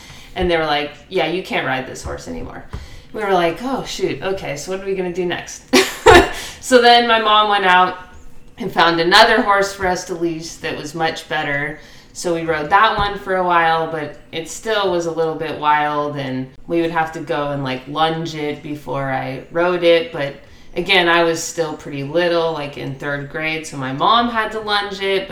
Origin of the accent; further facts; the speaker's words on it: Half Moon Bay, California, United States; So I grew up in Half Moon Bay, so on the coast, and horses are becoming few and far in between in, you know, any of those coastal towns.